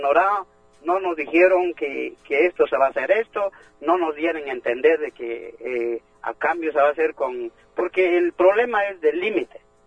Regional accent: Tajumulco, San Marcos, Guatemala; Yo soy de Tajumulco, de una aldea de Chana

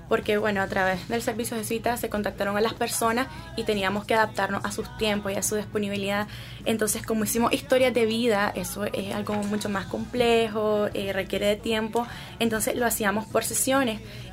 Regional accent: Nicaragua; desde la visión de ellos como estudiantes gringos y nuestra visión como estudiantes de nicaragüenses, como estudiantes nicaragüenses.

